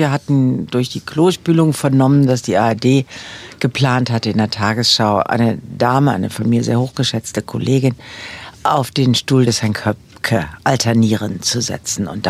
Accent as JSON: {"language": "German", "region": "Berlin", "country": "Germany", "tie": "born or raised there", "said": "Ich bin in Berlin zur Schule gegangen und habe in Berlin Abitur gemacht"}